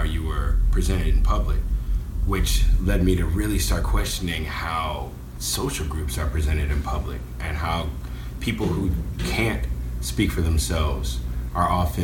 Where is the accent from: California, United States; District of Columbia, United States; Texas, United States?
District of Columbia, United States; Washington; now in Brooklyn, United States; I'm originally from Washington, D.C. I've been living in Brooklyn since the beginning of 2008